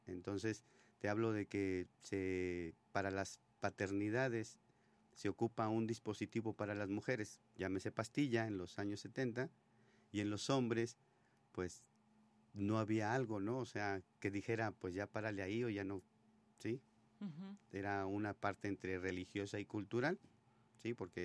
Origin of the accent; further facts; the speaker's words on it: Mexico; hablo propiamente de nosotros como mexicanos